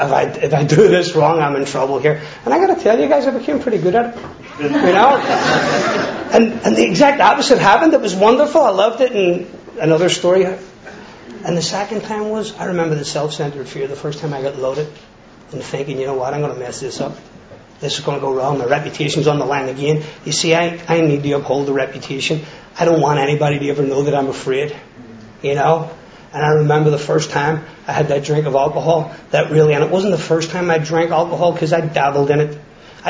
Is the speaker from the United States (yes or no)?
no; Ireland; moved away; I came from Ireland to, and I had a sponsor and I got sober.